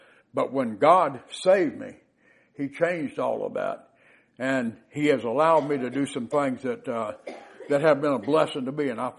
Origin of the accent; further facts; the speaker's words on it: Augusta, Georgia, United States; I was born in Augusta, Georgia, and then through the events of my parents' life, they ended up getting divorced because my father had a serious drinking problem, and we ended up in various foster care facilities